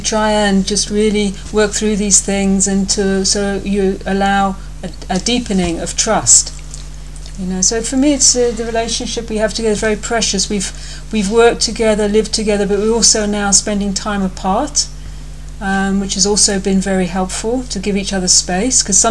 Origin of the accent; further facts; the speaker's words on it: United Kingdom; So Kirisara's take on something as an American and mine from the UK, sometimes it's like different.